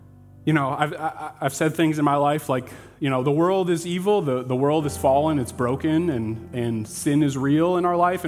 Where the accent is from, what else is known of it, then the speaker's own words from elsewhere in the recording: Racine, Wisconsin, United States; I grew up in Racine, just east of here.